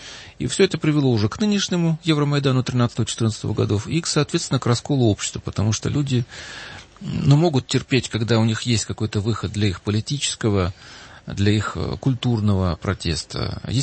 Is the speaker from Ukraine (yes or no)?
yes; Kyiv, Ukraine; now in Moscow, Russia; я сам оттуда, я киевлянин, сейчас живу здесь в России, в Москве, но для меня всегда Украина была родиной, и Киев останется родным городом.